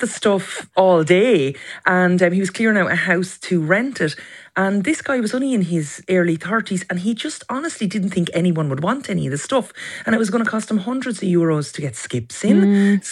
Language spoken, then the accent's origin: English; Carnew, Leinster, Ireland; it's in my hometown of Carnew in County Wicklow.